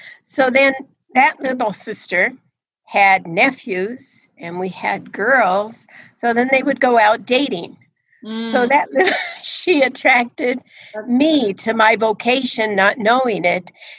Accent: Denver, Colorado, United States; Well, I was born in Denver and raised.

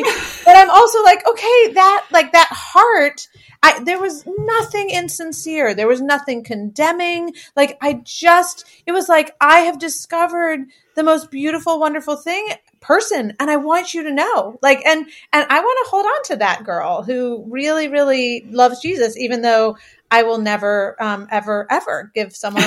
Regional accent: New England, United States; You know, I'm from New England.

